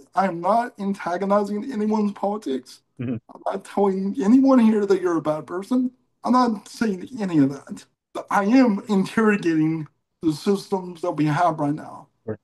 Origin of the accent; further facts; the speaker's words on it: Allen, Texas, United States; 25 years ago, I grew up in Allen, Texas. I don't know if anybody knows where Allen, Texas is.